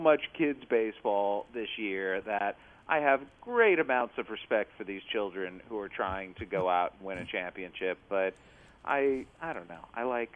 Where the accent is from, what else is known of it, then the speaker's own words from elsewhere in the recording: Cleveland, Ohio, United States; I remember as a kid growing up in Cleveland